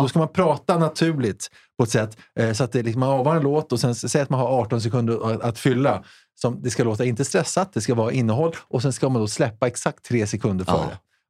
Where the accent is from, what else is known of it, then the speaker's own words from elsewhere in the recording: Hässelby, Stockholm County, Sweden; Jag kommer från Hässelby.